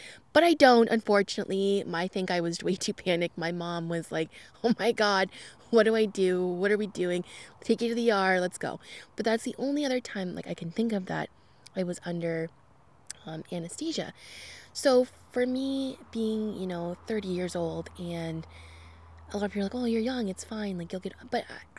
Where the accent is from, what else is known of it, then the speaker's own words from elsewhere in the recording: Guelph, Ontario, Canada; I'm originally from Guelph, so that was kind of nice to have someone there closer to, I guess, my mom essentially